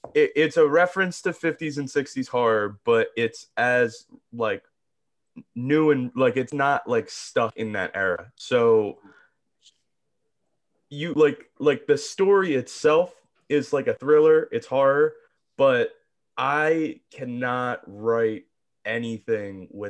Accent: Williamstown, New Jersey, United States; he was like, oh, I'm from Williamstown, which is where I'm from.

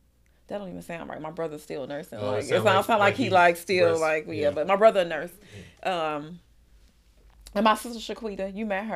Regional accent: Chicago, Illinois, United States; And I remember when I'm from Chicago

